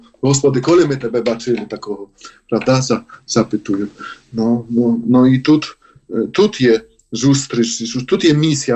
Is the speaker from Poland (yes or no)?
yes; Poland; я з Польщі